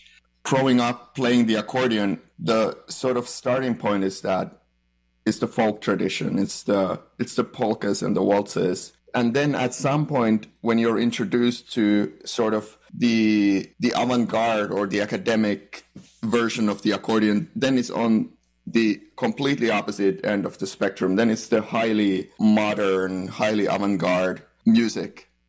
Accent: Finland; English is a second language; now in Canada; I'm originally from Finland. I've been in Canada for a couple of years now.

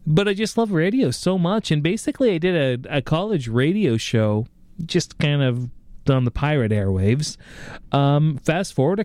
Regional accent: Port Alberni, British Columbia, Canada; Originally I was from Port Alberni, BC, so I moved to the big city of Nanaimo, and I didn't have a job.

